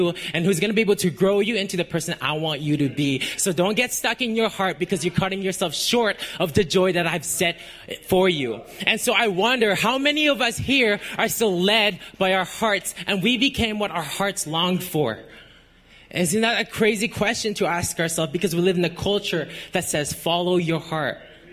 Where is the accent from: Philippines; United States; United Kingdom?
Philippines; now in Canada; I am not from Canada. So I am from the Philippines.